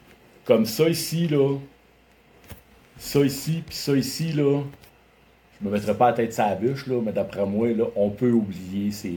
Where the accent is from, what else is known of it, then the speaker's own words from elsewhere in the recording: Saint-Herménégilde, Quebec, Canada; j'ai 51 ans. Wow. Je suis natif de Saint-Herménégil, je me suis expatrié à Quatico de 15 ans, puis je suis revenu aux sources. Depuis ce temps-là que je suis ici, puis ma région me tient à cœur.